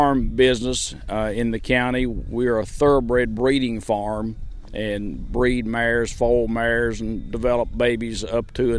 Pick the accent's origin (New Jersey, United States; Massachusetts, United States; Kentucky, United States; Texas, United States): Kentucky, United States; Danville; from Danville, Kentucky.